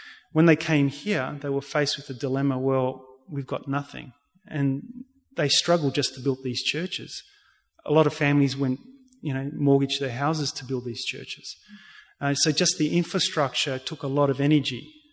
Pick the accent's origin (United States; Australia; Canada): Australia; Canberra, Australian Capital Territory; Look, I come from Canberra, so I understand there's a different problem here in regards to the language.